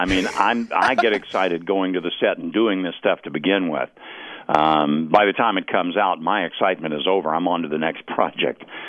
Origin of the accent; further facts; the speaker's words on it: the South, United States; I'm originally from the South